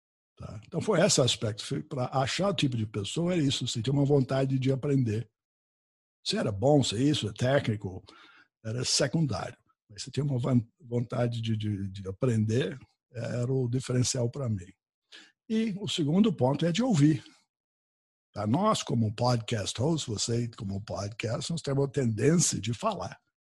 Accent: United States; Portuguese is a second language; now in Brazil; sou americano, sou um cara diferente. Então, todo mundo, é um gringo, pronto. Então, tem que assumir que sou um gringo

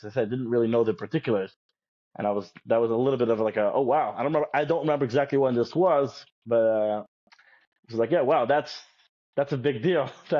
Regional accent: Los Angeles, California, United States; Yeah, I grew up in the Cheder in Los Angeles

